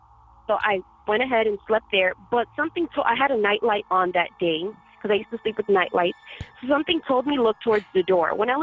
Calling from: Miami, Florida, United States; I'm calling from Miami, Florida.

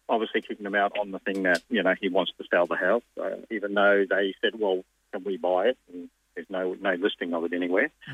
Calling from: Mooloolaba, Queensland, Australia; Mooloolaba.

